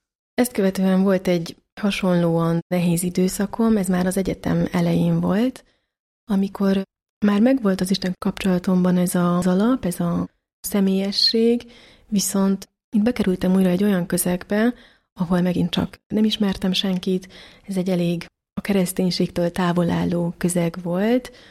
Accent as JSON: {"language": "Hungarian", "town": "Piliscsaba", "region": "Pest", "country": "Hungary", "tie": "born or raised there", "said": "Pilis Csabán nőttem föl, 6 gyermekes családban, én vagyok a legfiatalabb. Keresztény család vagyunk, és Pilis Csaba is egy keresztény közeg volt már akkor is"}